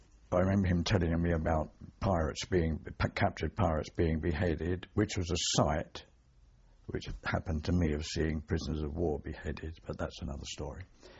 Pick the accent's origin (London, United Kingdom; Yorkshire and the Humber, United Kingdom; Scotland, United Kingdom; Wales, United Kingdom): London, United Kingdom; Camden Town; Yes, I grew up in Camden Town.